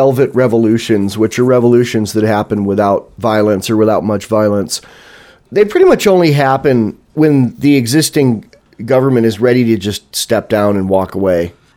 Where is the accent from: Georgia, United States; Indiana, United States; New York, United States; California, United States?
New York, United States; I grew up in New York State, but I grew up in rural New York State.